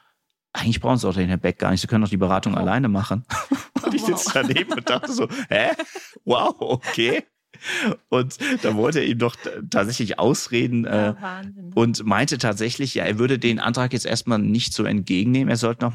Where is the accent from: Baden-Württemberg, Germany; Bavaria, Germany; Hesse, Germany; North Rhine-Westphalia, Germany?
Hesse, Germany; Kassel; ich komme aus Kassel.